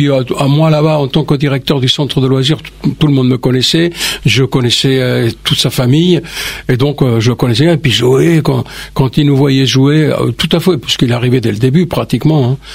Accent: Spain; Moi, je suis espagnol, c'est pour ça.

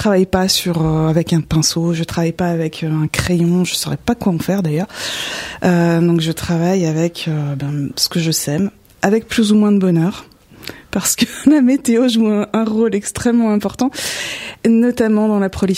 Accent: Hauts-de-France, France; je suis nordiste

